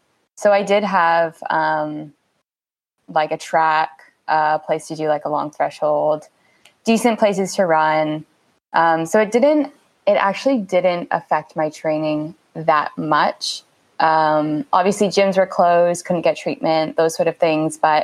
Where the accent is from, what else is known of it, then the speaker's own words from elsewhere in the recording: Guelph, Ontario, Canada; also born or lived in Toronto, Canada; I'm from Guelph, Ontario, which is actually like a really nice place to grow up as a runner. I really appreciate it until I left and lived in Toronto.